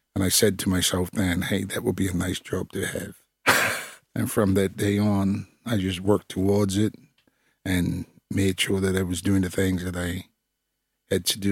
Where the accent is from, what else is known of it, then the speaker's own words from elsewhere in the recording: Bermuda; I'm from Bermuda, former West Ham United football player.